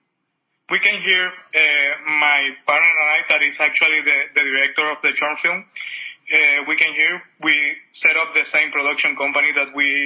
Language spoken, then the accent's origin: English; Venezuela; now in Miami, United States; I was born in Venezuela. I lived there up until 2018. 2008, sorry. And, well, now we have 10 years living here.